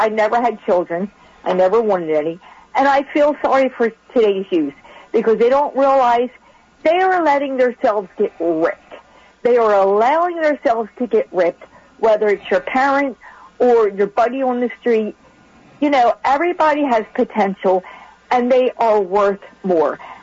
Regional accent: Baltimore, Maryland, United States; I'm from Baltimore City. It's funny. I was a little sissy girl.

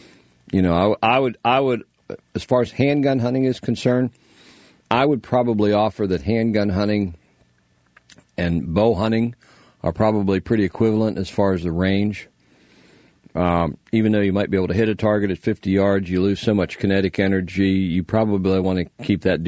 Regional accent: Altoona, Pennsylvania, United States; Well, look, you're up in my old stomping grounds. I grew up in Altoona.

